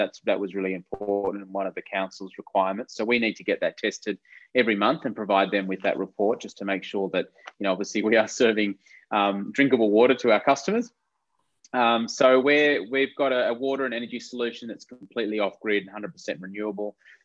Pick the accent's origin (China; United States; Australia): Australia; I'm not Lebanese, I'm Australian